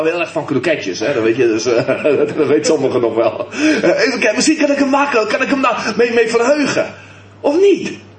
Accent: South Africa; Dutch is a second language; ik kom uit Zuid-Afrika.

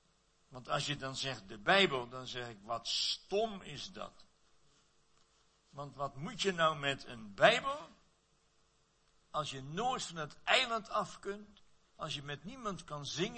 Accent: North Holland, Netherlands; Want in Noord-Holland, waar ik vandaan kom, de kop van Noord-Holland

